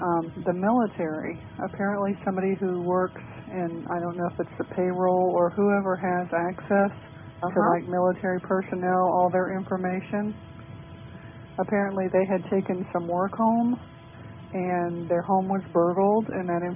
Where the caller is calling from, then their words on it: Maryland, United States; from Maryland.